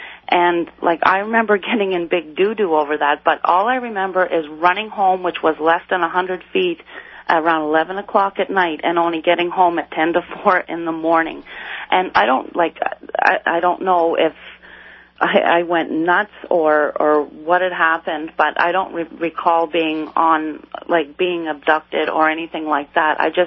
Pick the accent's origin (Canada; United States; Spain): Canada; Nova Scotia; now in Edmonton, Canada; calling from Edmonton, Alberta.